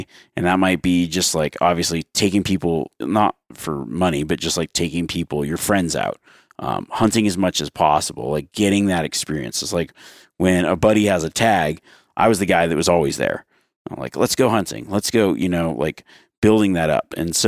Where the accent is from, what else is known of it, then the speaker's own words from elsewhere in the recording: Nevada, United States; I grew up in Nevada, but I also, my grandpa lived in Montana.